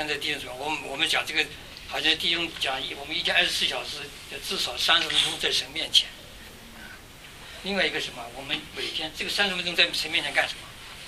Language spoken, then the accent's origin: Chinese; China; 我们都是生在新社会，然后在中国，长在红旗下，我们都被文化，我们的文化所构成。